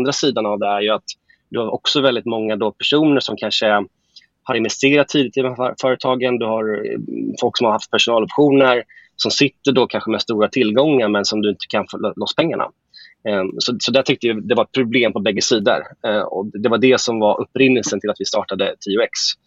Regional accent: Eskilstuna, Södermanland, Sweden; also born or lived in Gothenburg; Nej, jag är från Eskilstuna.

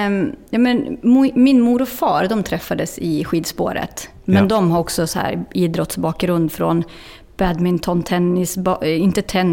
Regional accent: Ånge, Västernorrland County, Sweden; also born or lived in Östersund; Men min pappa tyckte att jag inte skulle växa upp i en storstad. Så vi flyttade till Ånge där han hade vuxit upp. Det är 10 mil ifrån Östersund. Så jag har ju liksom dubbelt medborgarskap, surjämte klyktattare, alltså Jämtland Medelpad.

